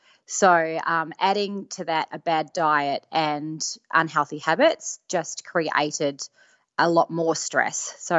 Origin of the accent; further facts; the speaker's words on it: Whangarei, Northland, New Zealand; I grew up in Whangarei, and, you know, in the 80s